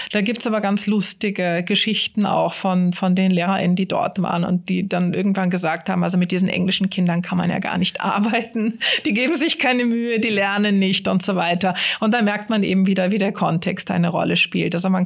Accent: Cologne, North Rhine-Westphalia, Germany; aufgewachsen bin ich in Köln. Tatsächlich aber, bis ich eingeschult worden bin, war ich sehr, sehr oft auch in Wien. Meine Mutter kommt aus Wien, mein Vater aus Deutschland.

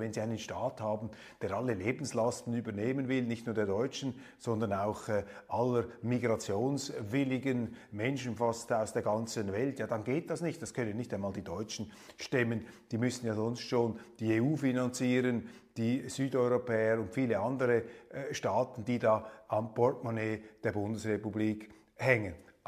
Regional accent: Switzerland; als Schweizer, vor allem als Bergbefürworter, fühlte man sich da unmittelbar angesprochen

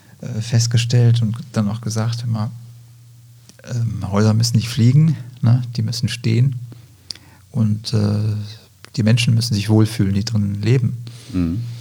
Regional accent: Greece; also born or lived in Germany; Aufgewachsen bin ich in Griechenland, in Deutschland, später dann auch. Ich habe in Deutschland 1985 mein Abitur gemacht. In der Nähe von Hamburg, südlich von Hamburg, in Niedersachsen.

